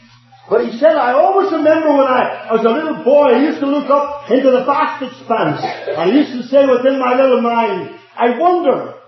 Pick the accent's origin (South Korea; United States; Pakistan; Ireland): Ireland; And then I told her I was from Ireland. Should have picked that up anyway, I'm sure.